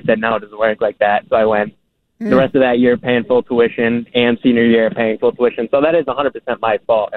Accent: Rhode Island, United States; I'm from Rhode Island. I didn't want to go to my state school.

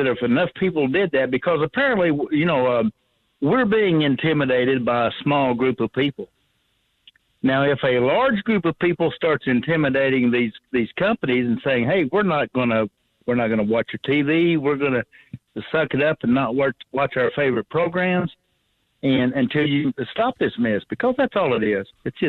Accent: Arkansas, United States; moved away as an adult; now in North Carolina, United States; I grew up in Northeast Arkansas, and I lived there until very recently, and I moved to North Carolina.

